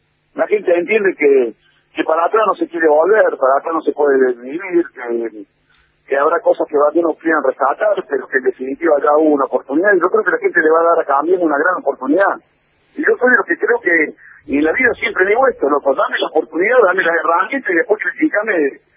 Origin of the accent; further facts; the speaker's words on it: Argentina; Viste cómo somos los argentinos